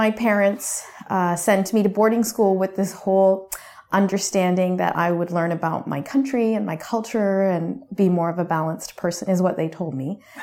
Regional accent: Canada; also born or lived in India; So I was born and raised in Canada, and my parents immigrated.

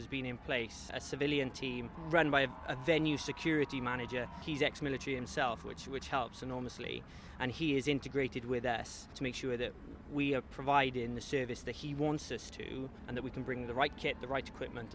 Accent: Wales, United Kingdom; from the 2nd Battalion of the Royal Welsh, and I'm from South Wales, a village called Brynner, just outside Llantysant.

